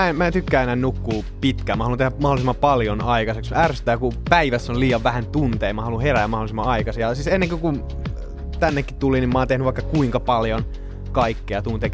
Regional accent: Järvenpää, Uusimaa, Finland; also born or lived in Helsinki; Mä oon ite Järvenpäästä kotoisin. Mä synnyin Helsingissä

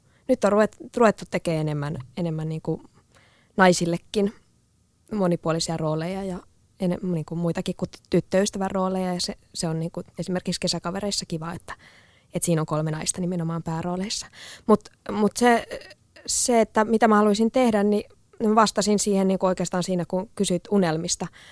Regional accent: Helsinki, Uusimaa, Finland; mä oon Itä-Helsingistä.

